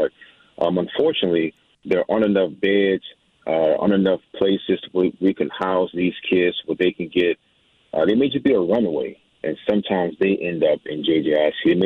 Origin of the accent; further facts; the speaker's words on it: Algiers, Louisiana, United States; I grew up in Algiers. Family to this day uses RTA multiple times a week.